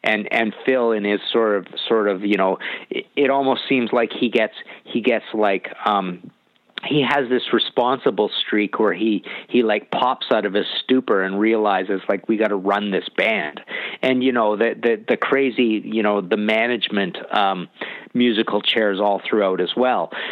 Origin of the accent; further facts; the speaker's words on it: Canada; I'm from Canada